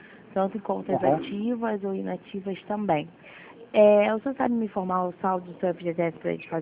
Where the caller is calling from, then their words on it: Rio de Janeiro, Brazil; Não, eu tô falando do Rio de Janeiro.